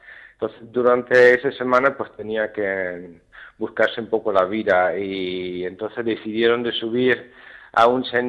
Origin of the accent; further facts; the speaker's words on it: Netherlands; Spanish is a second language; nosotros no hablamos castellano. Y bueno, soy holandés.